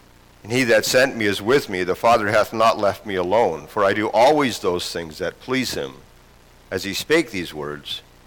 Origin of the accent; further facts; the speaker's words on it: New Hampshire, United States; I was raised in New Hampshire, much like Scott, your associate pastor.